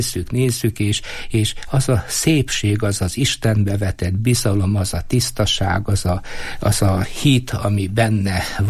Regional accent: Kisvárda, Szabolcs-Szatmár-Bereg, Hungary; én ott nem messze születtem, laktam Kisvárdán Mária Pócstól

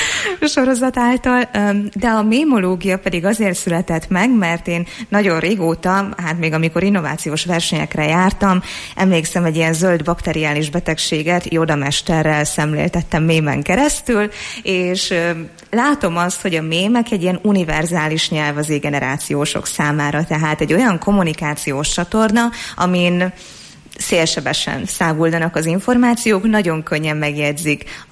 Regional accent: Eger, Heves, Hungary; hogyha már itt egriek vagyunk

